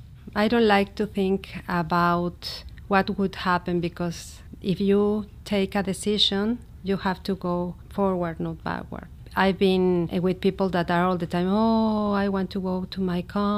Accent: Mexico City, Mexico; English is a second language; I come from Mexico City and I born in April 12, 1963.

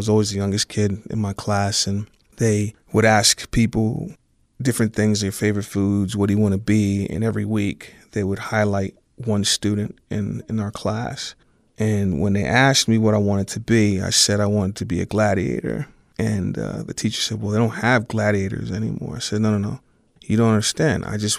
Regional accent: Pittsburgh, Pennsylvania, United States; I'm from Pittsburgh. I was born November 18th, 1978, Shadyside Hospital.

